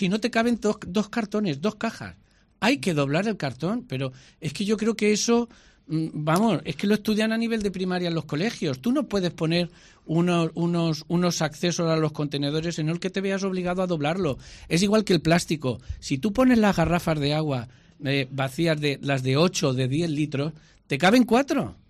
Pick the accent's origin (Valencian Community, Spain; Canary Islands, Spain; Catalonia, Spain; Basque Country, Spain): Valencian Community, Spain; Alicante; born there; Acudir a Alicante, que he estado este fin de semana, es mi tierra de nacimiento